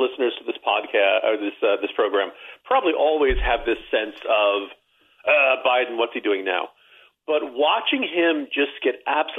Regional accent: United States; And as an American, I don't like that.

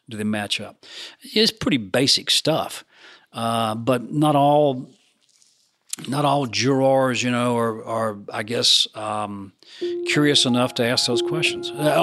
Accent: Deep South, United States; Growing up in the Deep South as a Southern Baptist, that eye for an eye, that kind of stuff

